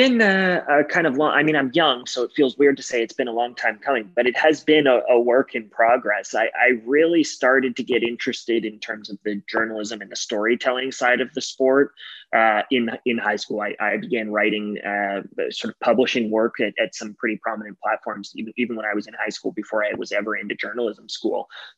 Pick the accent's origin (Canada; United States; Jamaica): Canada; Toronto, Ontario; also born or lived in Ottawa; ultimately chose Carleton, even though Ryerson was kind of my hometown Toronto school, because I wanted to get away. I wanted to get out of the city.